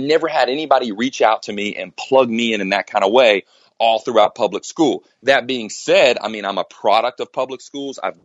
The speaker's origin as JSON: {"language": "English", "town": "Evansville", "region": "Indiana", "country": "United States", "tie": "born or raised there", "said": "Growing up in Evansville, Indiana, my elementary school, my middle school, those schools struggled when I was there."}